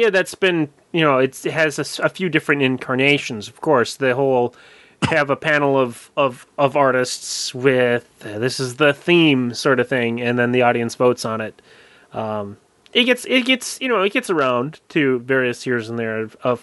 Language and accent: English; Minnesota, United States; I'm from Minnesota.